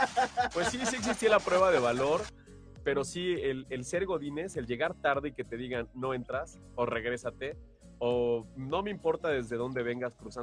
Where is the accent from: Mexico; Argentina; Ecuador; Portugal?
Mexico; donde podemos ensalzar estos valores como personas, como mexicanos.